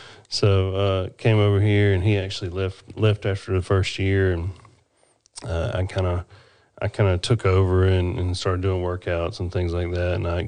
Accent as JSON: {"language": "English", "town": "Barnesville", "region": "Georgia", "country": "United States", "tie": "born or raised there", "said": "I'm originally from Georgia. Grew up in Georgia and a little town called Barnesville. It's about an hour south of Atlanta and 30 minutes north of Macon."}